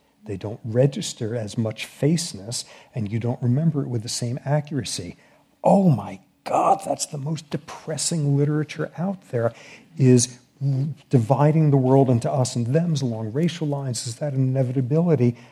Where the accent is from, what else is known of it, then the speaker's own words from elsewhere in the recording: San Francisco, California, United States; I'm from San Francisco. They're my hometown team.